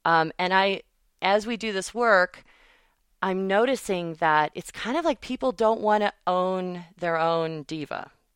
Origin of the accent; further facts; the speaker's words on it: Pewaukee, Wisconsin, United States; Well, I grew up in El Rancho in Pewaukee, and my mother said I sang my whole life, and there weren't any choirs or arts programs in Pewaukee at the time.